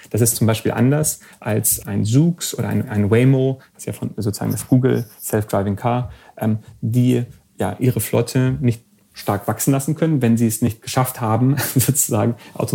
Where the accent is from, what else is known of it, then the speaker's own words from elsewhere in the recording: Germany; ich bin ja ursprünglich aus Deutschland